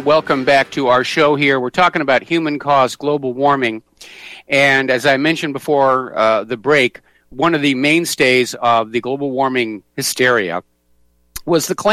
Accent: New Hampshire, United States; now in Hawaii, United States; I'm in Hawaii. I'm originally from New Hampshire.

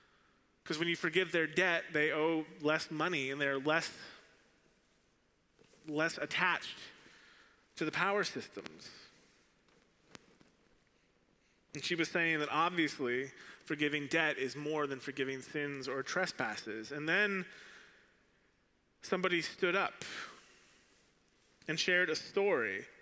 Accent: Arizona, United States; now in Nashville, United States; I learned that even though I came from Arizona

